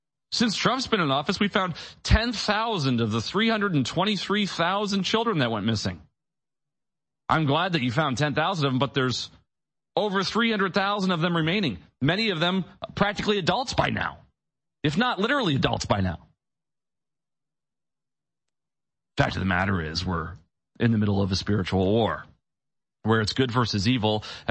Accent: United States; And I'm wondering, as an American, why is it that heads are not rolling?

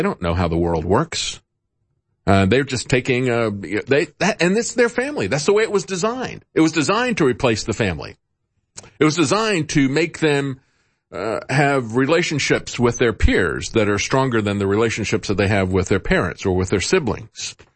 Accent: Florida, United States; Growing up in Florida, all the people who had escaped from Castro's communism, those Cubans who had come to Florida, boy, they hated communism.

